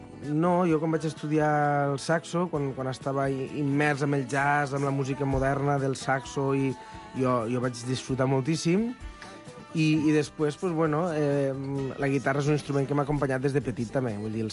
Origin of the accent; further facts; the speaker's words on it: Camarles, Catalonia, Spain; Jo soc de Camarles, del Delta de l'Ebre.